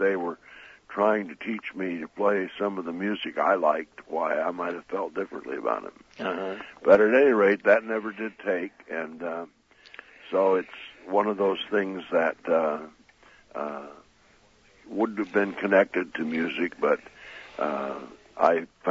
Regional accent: Weed, California, United States; Okay, I was born in Weed, California, which is north near the Oregon border.

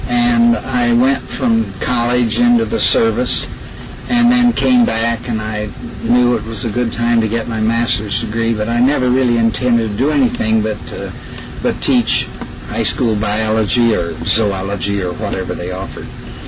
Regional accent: Terre Haute, Indiana, United States; Well, I was born and brought up in Terre Haute, Indiana.

